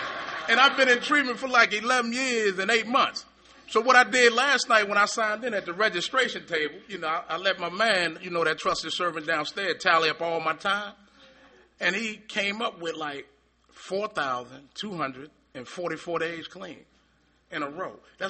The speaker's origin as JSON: {"language": "English", "town": "Washington", "region": "District of Columbia", "country": "United States", "said": "Like I said … I'm an addict. I'm from Washington, D.C."}